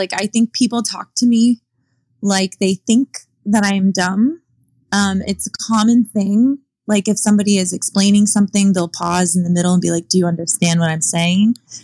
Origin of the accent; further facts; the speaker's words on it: Orlando, Florida, United States; So I think it's growing up in Orlando.